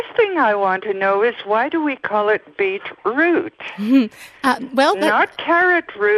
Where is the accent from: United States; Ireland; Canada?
Canada; moved away; Yes, I'm Canadian, and we call them beets.